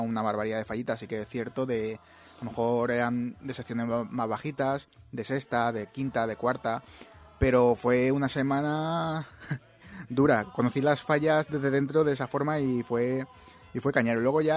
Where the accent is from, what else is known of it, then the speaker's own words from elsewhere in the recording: Valencia, Valencian Community, Spain; yo soy de Torrefiel, bueno, era de Torrefiel, he crecido por esa zona.